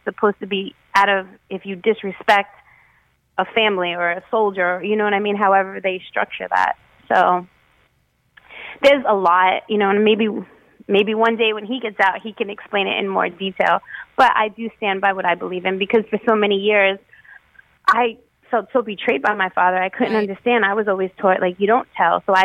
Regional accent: Brooklyn, New York, United States; Well, growing up in Bensonhurst in Brooklyn and seeing these men who are very respected by not only just other men, by women, by children

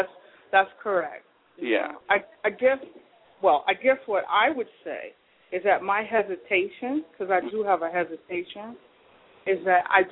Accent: Barbados; I'm from Barbados.

